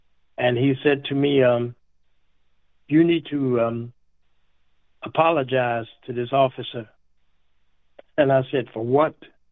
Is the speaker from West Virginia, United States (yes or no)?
yes; West Virginia, United States; during my period growing up in West Virginia, as you, I'm sure you are aware of, there was segregation.